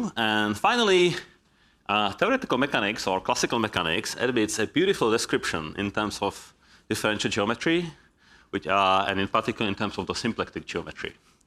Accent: Czechia; first language Czech; English is a second language; So I encourage you to learn some Czech so that you can communicate in my native language.

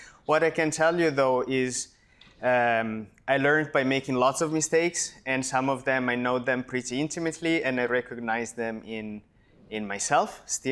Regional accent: Italy; I've done my PhD in France. I'm from Italy. I did my PhD in France, then came to Perimeter as a postdoc.

